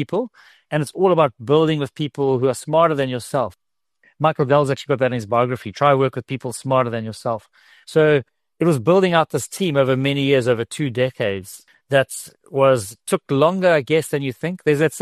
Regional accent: Zimbabwe; So as a kid, we grew up in Zimbabwe, actually, out of interest.

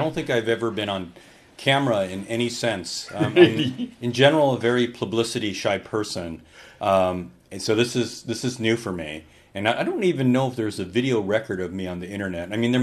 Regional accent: California, United States; also born or lived in England / Baltimore; Well, I'm a Southern Californian, and I grew up in Southern California, spent most of my life there.

